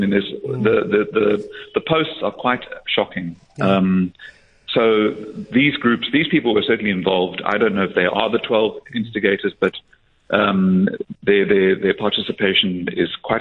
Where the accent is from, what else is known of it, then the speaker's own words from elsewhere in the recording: Durban, KwaZulu-Natal, South Africa; I grew up in Durban, so Bayhead was what you would locally call the harbour area.